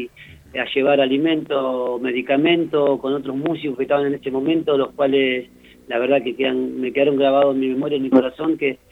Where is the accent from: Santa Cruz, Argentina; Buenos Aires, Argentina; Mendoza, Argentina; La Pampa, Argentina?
Buenos Aires, Argentina; Villa Centenario; nací y criado acá en la Villa Centenario, más precisamente en calle Colón